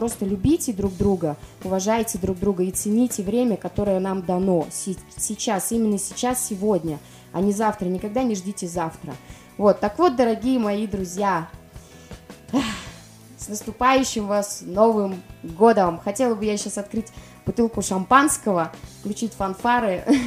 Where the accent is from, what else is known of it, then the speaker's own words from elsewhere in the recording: Zlatoust, Chelyabinsk Oblast, Russia; да я из Златоуста, у нас там делают там то-то, то-то, у нас куча там заводов.